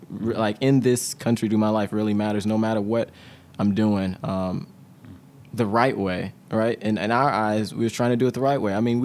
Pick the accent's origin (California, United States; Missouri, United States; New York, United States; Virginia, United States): Missouri, United States; St. Louis; I was born and raised here in St. Louis. I lived in the city, but I went to school in Parkway